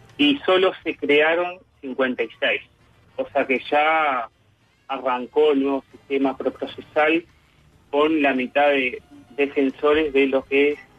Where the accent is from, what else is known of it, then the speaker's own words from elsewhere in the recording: Tacuarembó, Uruguay; Exactamente, sí, estoy acá. Vivo acá hace unos cuantos años.